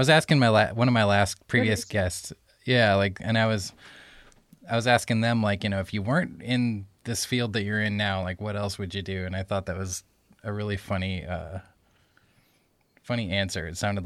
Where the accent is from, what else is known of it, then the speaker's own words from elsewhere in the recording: Dubuque, Iowa, United States; But yeah, where I grew up, I'm from Dubuque, Iowa, and it's like far east Iowa, like right on the Mississippi